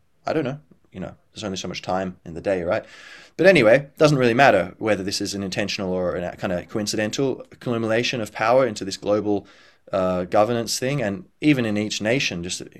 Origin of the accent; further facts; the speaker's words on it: Australia; I was born a few years after my parents had moved to Australia from Ireland. And I was raised in Australia